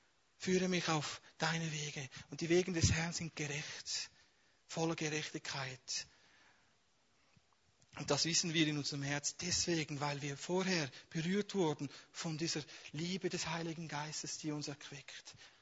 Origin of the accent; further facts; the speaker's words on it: Switzerland; Und die Furcht ist eines der stärksten Probleme, die wir als Schweizer haben.